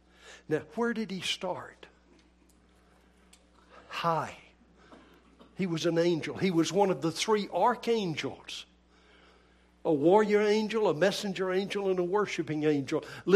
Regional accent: Nevada, United States; I come from Nevada. Whoa. Wasn't born in Georgia. Thank you, God. Hallelujah. And I'm not from California.

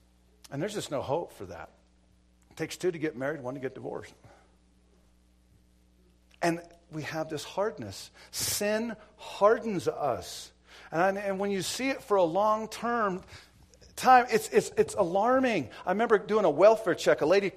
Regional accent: Montana, United States; I was raised in Montana

